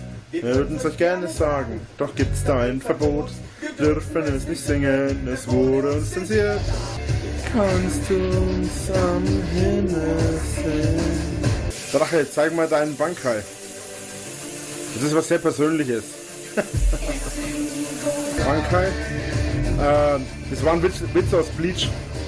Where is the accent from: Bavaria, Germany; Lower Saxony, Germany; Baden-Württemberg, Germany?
Bavaria, Germany; Ich wohne nicht mal 30 Kilometer von Erlangen entfernt.